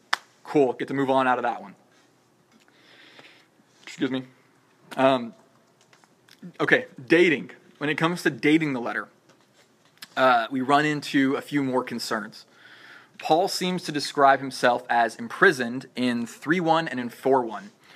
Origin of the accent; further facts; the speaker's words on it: Clovis, California, United States; I would not tell people when they asked me where I was from that I was from Clovis. Why? Because the immediate next question was, where's Clovis? Nobody knows where Clovis is. If I say I'm from Fresno, they know where I'm from.